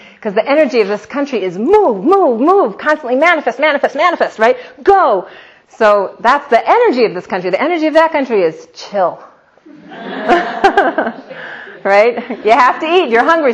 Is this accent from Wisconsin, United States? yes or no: yes; Madison, Wisconsin, United States; born there; I was born on the Madison, Wisconsin campus where my parents were in school.